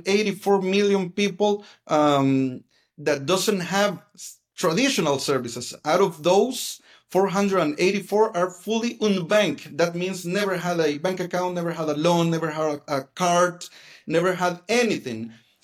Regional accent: El Salvador; I am Salvadorian. I was born in El Salvador 46 years ago.

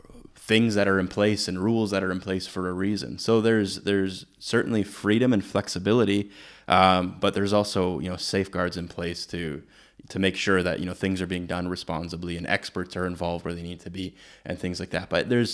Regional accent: Canada; I, as a Canadian

